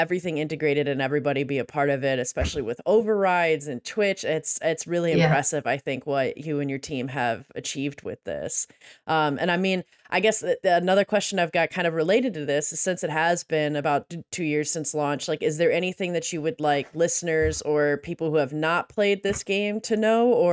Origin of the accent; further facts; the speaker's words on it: Midwest, United States; I'm originally from the Midwest. I felt like the story of the Holtz was one that I have seen in rural parts of the Midwest as well.